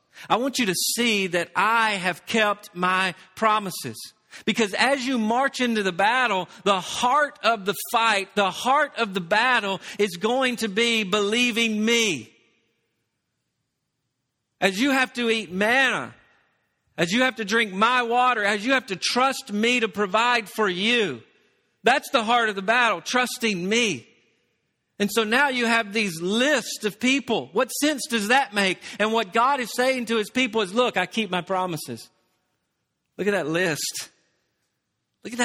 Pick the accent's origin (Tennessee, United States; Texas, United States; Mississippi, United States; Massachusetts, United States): Tennessee, United States; Now, I'm from Tennessee and I love going to Neyland Stadium.